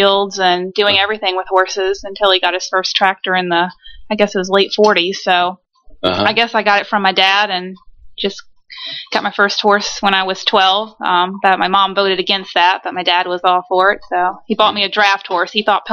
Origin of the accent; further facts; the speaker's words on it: Fredericksburg, Virginia, United States; I grew up about 50 miles south of D.C. in a little town called Fredericksburg, Virginia.